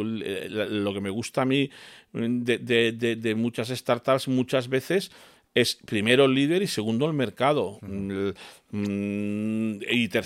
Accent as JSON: {"language": "Spanish", "region": "Galicia", "country": "Spain", "said": "Porque yo que soy gallega, no me gustan los huevos y las ensaladas y los chorizos de Madrid."}